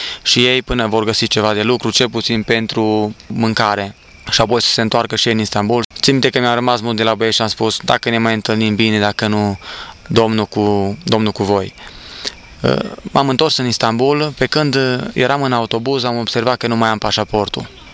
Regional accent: Turda, Cluj County, Romania; eram patru, eram noi doi din Turda și erau încă cu noi doi băieți din Botoșani

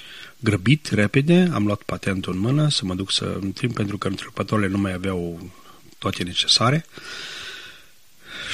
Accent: Orțișoara, Timiș County, Romania; also born or lived in Maramureș; am ajuns la școală la Orțișoara, deci m-am născut în Maramureș, în lângă Sighetul Mărmației, și am făcut aici liceul și profesionala.

